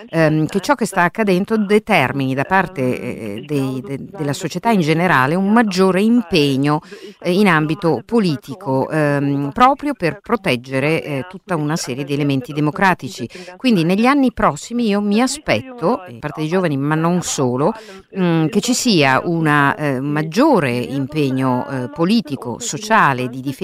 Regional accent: Germany; Non credo che gli ultimi sviluppi politici anche nel mio paese, la Germania, non siano positivi

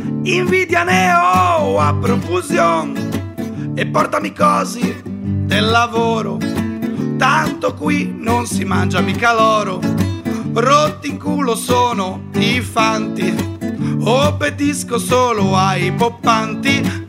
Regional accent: La Spezia, Liguria, Italy; now in Rho, Italy; Io sono di La Spezia, anche se vivo a Rho ormai da 7 anni

